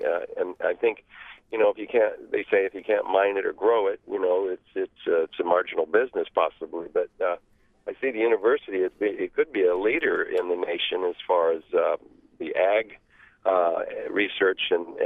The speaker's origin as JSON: {"language": "English", "town": "Fairbanks", "region": "Alaska", "country": "United States", "tie": "born or raised there", "said": "Yeah, I grew up in Fairbanks"}